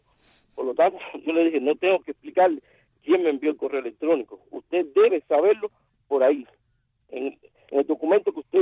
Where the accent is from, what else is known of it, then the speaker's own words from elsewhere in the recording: Matanzas, Cuba; born there; cuando regresaba de La Habana, un destino a Matanzas, mi ciudad natal